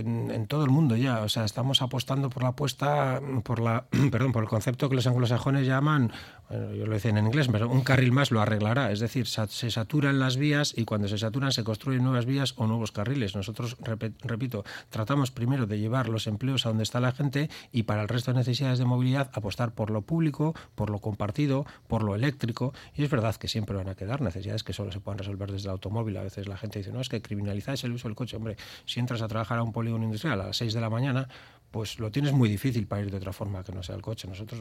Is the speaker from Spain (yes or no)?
yes; Barakaldo, Basque Country, Spain; soy de Baracaldo y llevo la bandera Ezkerraldea a todos los sitios donde pueda.